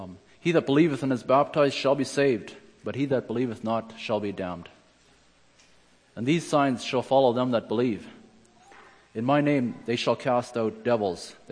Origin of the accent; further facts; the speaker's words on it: Austin, Manitoba, Canada; I come from Austin, Manitoba. I was born in 1973.